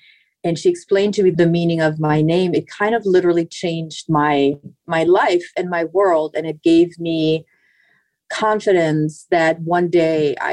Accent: Germany; all the stuff that I had forgotten growing up in Germany.

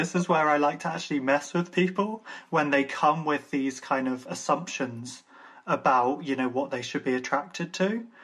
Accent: Ireland; Irish, I've found so much commonality.

